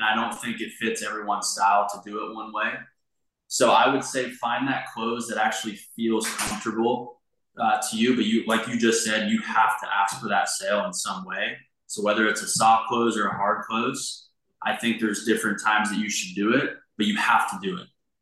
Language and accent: English; Raleigh, North Carolina, United States; I grew up in Raleigh, yeah, and then Charlotte's where I'm at now, so not far apart.